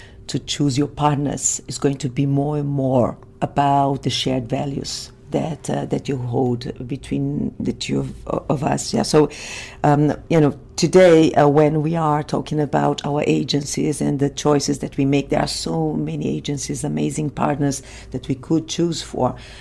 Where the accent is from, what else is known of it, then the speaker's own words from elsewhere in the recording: Brazil; I'm from Brazil